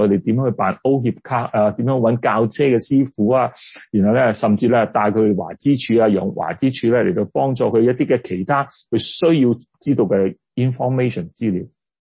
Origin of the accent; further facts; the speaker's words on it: China; now in North America; 这个事情我们中国人可能还好一点，在西方人的教会里面，年轻人越来越少来到回教会